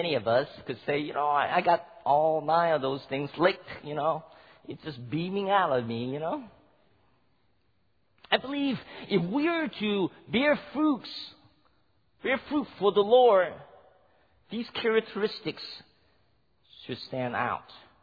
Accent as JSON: {"language": "English", "town": "Oakland", "region": "California", "country": "United States", "tie": "born or raised there", "said": "You know, I grew up in Oakland, and in our backyard there's a couple of trees."}